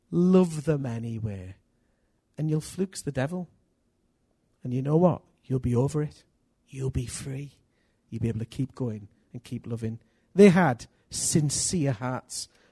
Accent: United Kingdom; because I'm British and I'm full of road rage.

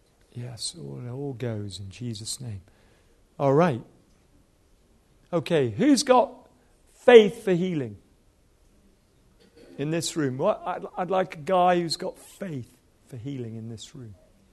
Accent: Nigeria; born there; By the way, if my accent is a little muddled up, it's because I was born in Nigeria to British parents. And I speak fluent Hausa.

